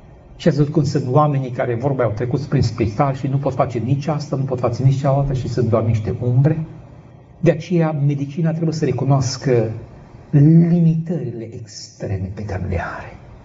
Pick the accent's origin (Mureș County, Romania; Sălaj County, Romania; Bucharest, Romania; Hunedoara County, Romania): Sălaj County, Romania; Eu știu de bătrânii din satul de unde m-am născut și am crescut în Sălaj.